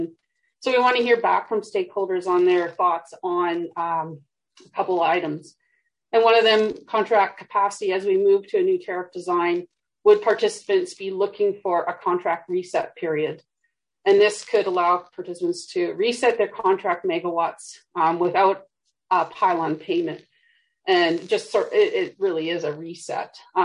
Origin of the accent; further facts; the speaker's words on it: Canada; I am Canadian, Zed.